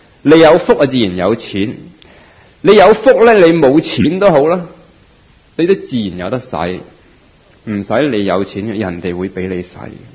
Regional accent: Hong Kong; 我们香港人成日都有句说话

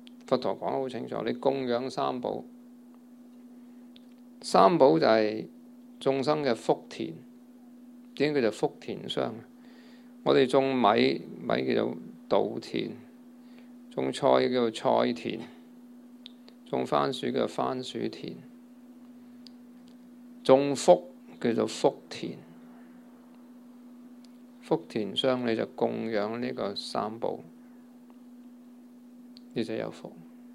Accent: Hong Kong; 不如我们香港人，即是福报差了一点

